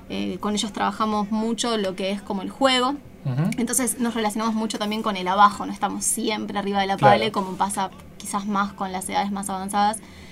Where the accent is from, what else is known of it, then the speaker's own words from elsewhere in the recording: Buenos Aires, Argentina; yo que vengo de Capital Federal